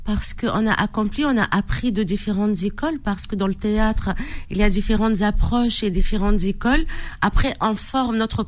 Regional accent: Kasserine, Kasserine Governorate, Tunisia; now in Paris, France; Voilà, je suis partie de Caisserine à Paris.

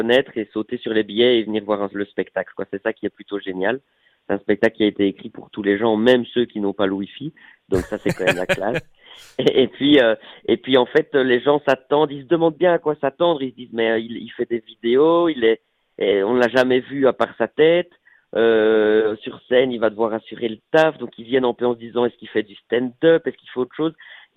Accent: Belgium; now in France; de continuer à tenter de me faire ma petite place en France en tant que petit Belge.

